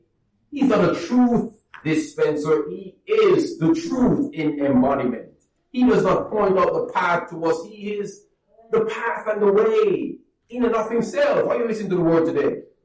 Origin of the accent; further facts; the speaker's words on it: Jamaica; I'm from Jamaica. A lot of people there struggle with that.